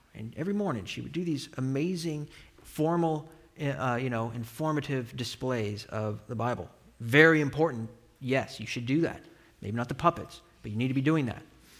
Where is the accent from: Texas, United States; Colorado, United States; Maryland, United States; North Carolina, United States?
Colorado, United States; Denver; I grew up loving the Denver Broncos. I grew up in Denver, and I loved them too much, right?